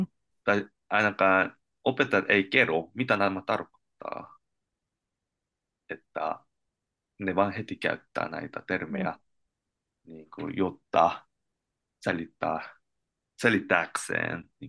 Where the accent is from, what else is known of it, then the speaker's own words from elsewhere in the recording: Japan; first language Korean; Finnish is a second language; now in Finland; osaan korea äidinkielenäni ja sitten japania. Olen syntynyt Japanissa ja olen asunut Japanissa noin yli 10 vuoden.